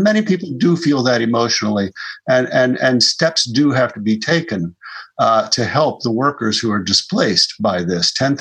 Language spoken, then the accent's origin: English; West Virginia, United States; Joy, I'm from West Virginia, and I grew up there. I know a lot about the politics, a good amount about the politics and the economics of that state.